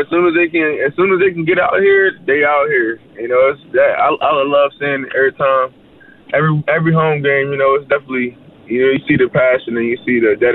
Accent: Virginia, United States; You know, I'm from Virginia. You know, we get snow.

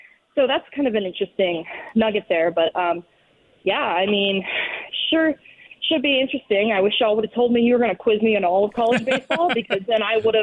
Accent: Fort Worth, Texas, United States; I am from Fort Worth, so pour one out, 8-1-7, proud of y'all.

